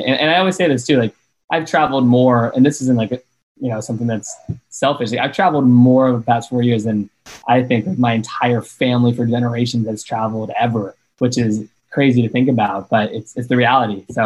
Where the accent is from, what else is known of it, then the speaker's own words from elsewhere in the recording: Chesterfield County, United States; when I think back on my hometown, Chesterfield County, like, yes, I would do some road trips, like to New Jersey or North Carolina or Tennessee where my family is.